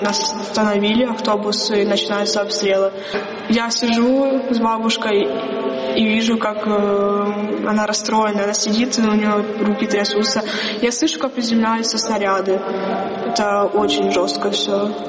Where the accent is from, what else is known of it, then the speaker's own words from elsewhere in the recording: Kirovsk, Luhansk Oblast, Ukraine; now in Sievierodonetsk, Ukraine; Я приехала из Кировска в Северодонецк. Вот четвертый год я уже здесь живу.